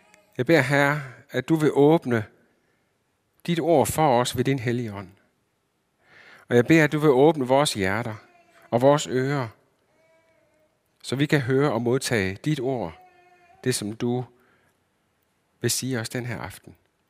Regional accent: Region of Southern Denmark, Denmark; now in Herning, Denmark; Så bor jeg i Herning, og så er jeg egentlig sønderjyde. Jeg er opvokset i Sønderjylland.

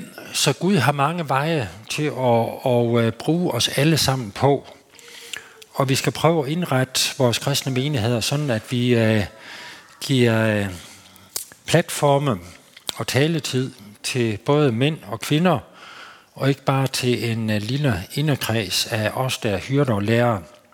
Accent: Sæding, Central Denmark Region, Denmark; der var der sådan en bibelvækkelse på min hjemegn i Sæding

